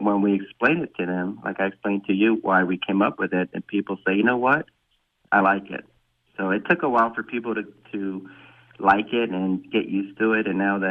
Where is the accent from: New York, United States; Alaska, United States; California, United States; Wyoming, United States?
California, United States; Los Angeles; You know, I grew up in Los Angeles. We have a lot of baseball there. Dodgers, went to Angel games.